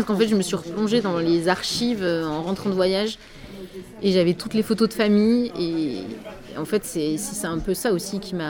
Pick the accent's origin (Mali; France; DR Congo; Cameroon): France; Aurec-sur-Loire, Auvergne-Rhône-Alpes; Bah moi je suis originaire de la Haute-Loire